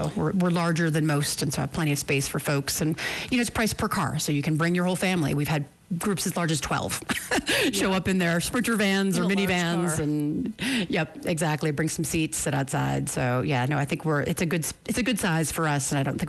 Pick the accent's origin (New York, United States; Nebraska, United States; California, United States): New York, United States; And it's a story set in the Dominican neighborhood of Washington Heights, New York, my hometown.